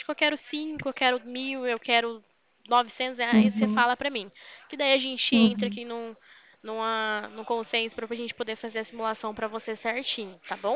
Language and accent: Portuguese; Limeira, São Paulo, Brazil; Eu sou aqui de Limeira, São Paulo.